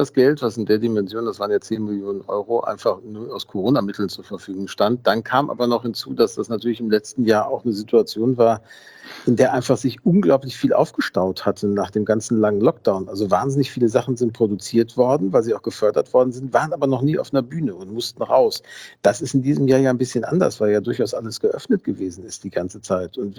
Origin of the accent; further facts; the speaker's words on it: Gelsenkirchen, North Rhine-Westphalia, Germany; Ich bin in Gelsenkirchen-Schalke tatsächlich aufgewachsen, also auch in dem Stadtteil.